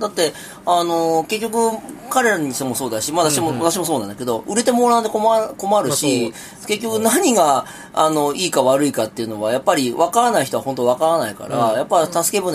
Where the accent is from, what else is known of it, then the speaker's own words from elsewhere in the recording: Nagoya, Aichi, Japan; 私は名古屋です。